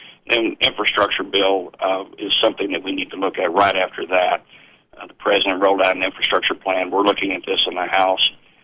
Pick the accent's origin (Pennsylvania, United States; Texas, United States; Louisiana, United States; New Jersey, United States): Texas, United States; but as a Texan, I learned how to handle a weapon before I was a teenager.